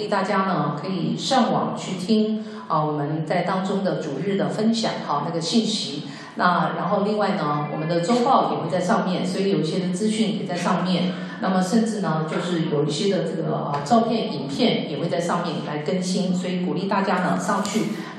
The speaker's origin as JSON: {"language": "Chinese", "country": "Taiwan", "tie": "born there", "said": "1949年我的父母亲呢，就是来到台湾嘛，来到台湾。那我是在台湾出生的"}